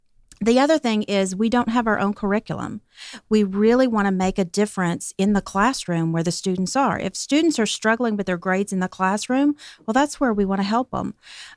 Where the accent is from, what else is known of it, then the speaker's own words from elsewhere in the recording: Kentucky, United States; Both of my parents were teachers. I grew up in Kentucky in a rural area